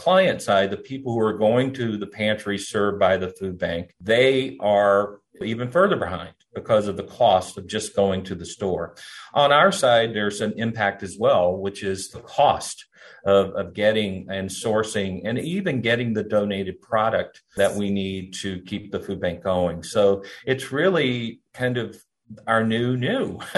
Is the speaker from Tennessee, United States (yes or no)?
no; North Carolina, United States; I am a native North Carolinian. I grew up here in Wayne County and Duplin County.